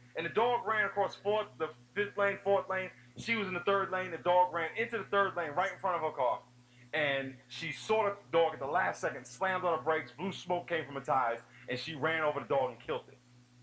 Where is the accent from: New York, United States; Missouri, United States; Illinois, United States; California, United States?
New York, United States; I'm from New York, and we call it parkways.